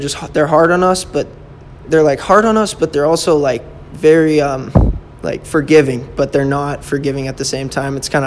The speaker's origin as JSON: {"language": "English", "town": "Airdrie", "region": "Alberta", "country": "Canada", "said": "I'm 18 from Airdrie, Alberta."}